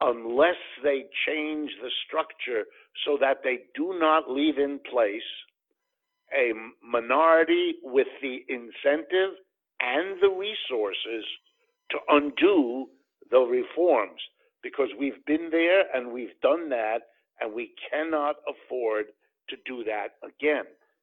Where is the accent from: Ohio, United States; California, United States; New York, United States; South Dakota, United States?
Ohio, United States; Youngstown; born there; I was born in Youngstown, Ohio. My father worked in a steel mill when I was born because they used to have those there in that part of the country at that time.